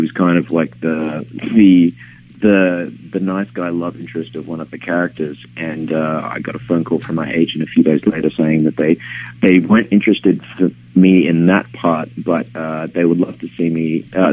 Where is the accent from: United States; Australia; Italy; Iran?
Australia; the way that I grew up in Australia in terms of my education and culturally